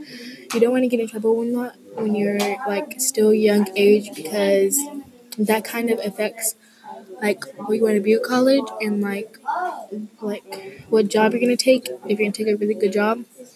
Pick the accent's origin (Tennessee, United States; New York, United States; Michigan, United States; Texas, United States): Texas, United States; Wichita Falls; I'm in from Wichita Falls, so I'm kind of the only child that wasn't close to Mexico.